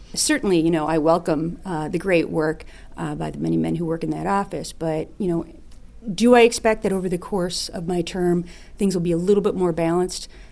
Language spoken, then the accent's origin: English; Michigan, United States; I come from Wayne County, which has a very diverse population, and that was reflected in the government offices.